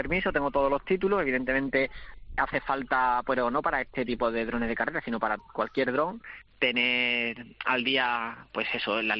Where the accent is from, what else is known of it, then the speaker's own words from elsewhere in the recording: Jimena de la Frontera, Andalusia, Spain; me pillas justamente aquí en el estadio municipal de mi pueblo, de Jimena de la Frontera. Estamos montando el circuito, sí, en Cádiz